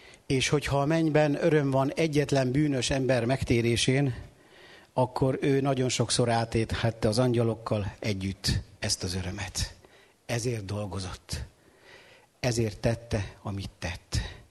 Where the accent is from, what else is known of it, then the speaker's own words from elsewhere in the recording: Sajószentpéter, Borsod-Abaúj-Zemplén, Hungary; born there; Sajó-Szentpéteri körzetben ő 11 gyülekezetet látogatott 16 éven keresztül. Én ott születtem